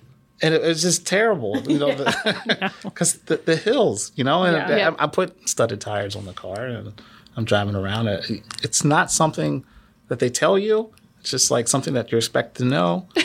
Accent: Maryland, United States; I came from Maryland, so definitely a culture shock.

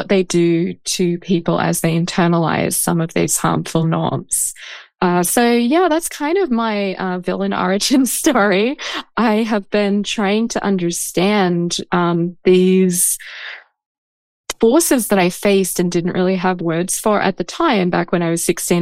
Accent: Australia; accent: hybrid Australian-American; moved away as an adult; now in United States; I'm also Australian in terms of my origin and my rather silly hybrid Australian-American accent now. But I came to the States to go to grad school in philosophy.

